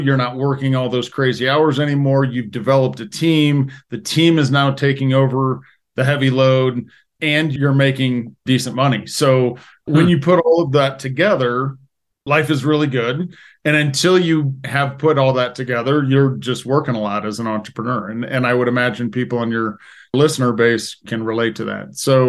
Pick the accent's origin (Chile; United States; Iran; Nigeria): United States; Midwest; I grew up in the Midwest. My father was in the foundry business, so we made car parts.